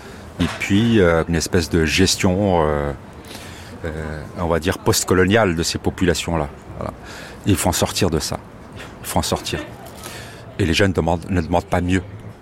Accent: Gagny, Île-de-France, France; J'ai 55 ans. Et je suis issu d'une commune qui s'appelle Gagny, dans le 93, qui est limitrophe avec Montfermeil. C'était une cité, on l'appelait ça la cité grise, parce que tous les immeubles étaient de la même couleur, ils étaient gris.

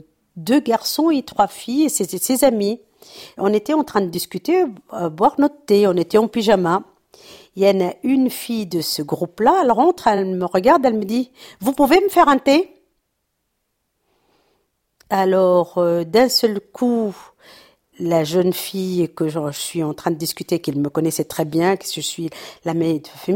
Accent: France; je suis française, tout court. Tu vois, maintenant, j'ai 60 ans

